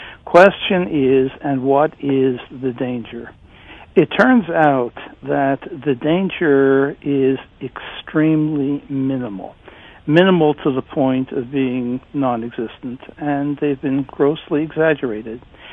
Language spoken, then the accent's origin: English; United States; I'm an American.